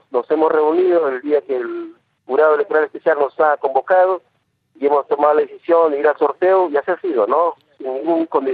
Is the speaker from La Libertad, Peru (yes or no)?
no; Tibillo, Ica, Peru; Sí, somos primos, ¿no? … Somos primos, somos de Tibillo, nos conocemos desde pequeño